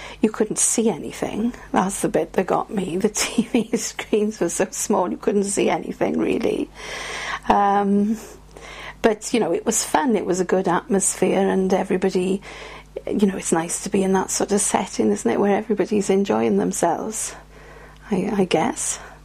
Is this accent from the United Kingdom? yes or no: yes; Cardiff, Wales, United Kingdom; I grew up in Cardiff. It was quite anti-Welsh, I would say. I lived in an area where it was, you could call it multicultural.